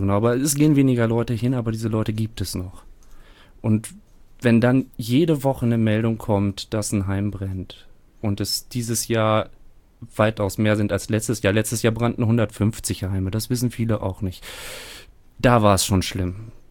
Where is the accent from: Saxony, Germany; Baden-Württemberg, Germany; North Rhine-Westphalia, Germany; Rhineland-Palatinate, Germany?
North Rhine-Westphalia, Germany; Bünde; in der Kleinstadt, ich komme aus Bünde